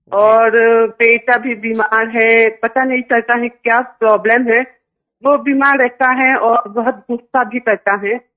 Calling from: Mauritius; میں ہوں موریشس سے.

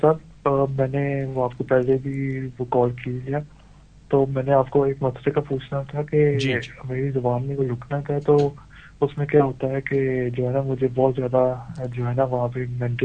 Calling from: United Kingdom; جی میں یو کے سے بات کر رہا ہوں

